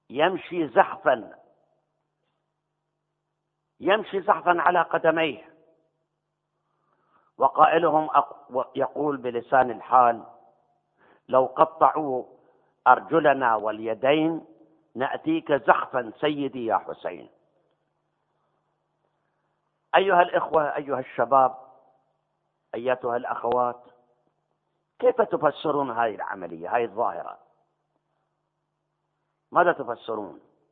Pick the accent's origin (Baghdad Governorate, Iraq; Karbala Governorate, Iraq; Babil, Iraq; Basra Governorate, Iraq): Karbala Governorate, Iraq; Karbala; أنا عشت 83 سنة، أنا ابن كربلاء